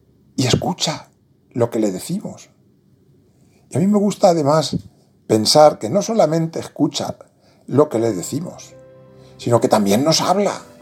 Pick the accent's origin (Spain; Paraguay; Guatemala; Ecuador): Spain; Castilla-La Mancha; Una escena que yo había contemplado de pequeño en mi pueblo, un pueblo de La Mancha